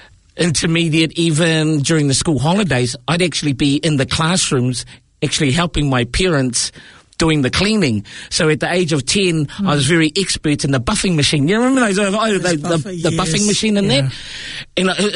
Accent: Porirua, Wellington, New Zealand; So I am a very proud product of Porirua. Mm-hmm. So born and raised in Ascot Park.

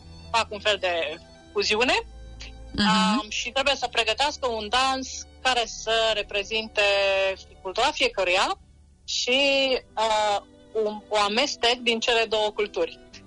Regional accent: Bacău, Bacău County, Romania; Sunt din Bacău

